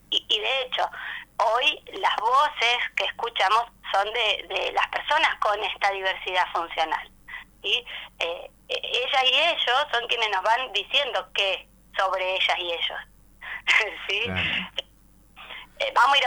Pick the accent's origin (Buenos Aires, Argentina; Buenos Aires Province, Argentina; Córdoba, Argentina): Córdoba, Argentina; born there; now in Chos Malal, Argentina; Soy nacida en Córdoba. Mis hijos son de Chosmalal, así que si me dejan, soy de Chosmalal también.